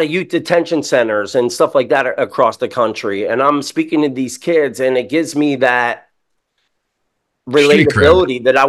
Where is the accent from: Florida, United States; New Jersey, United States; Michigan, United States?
New Jersey, United States; Camden; Listen, I grew up in Camden, New Jersey, and I'm here to tell you I lived and I made it through it.